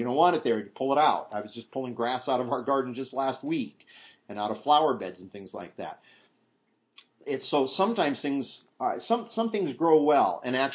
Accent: Midwest, United States; I grew up in the Midwest, and farmers out there, unlike the diversification of the Northwest out there, you can drive through the Midwest

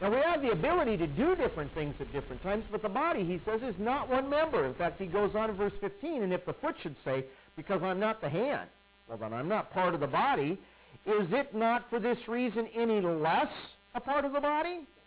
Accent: Midwest, United States; I grew up in churches in the Midwest

